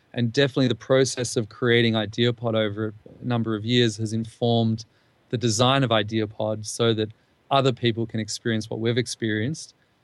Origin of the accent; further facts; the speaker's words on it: Melbourne, Victoria, Australia; moved away as an adult; now in Poland; Yeah. I'm Australian from Melbourne.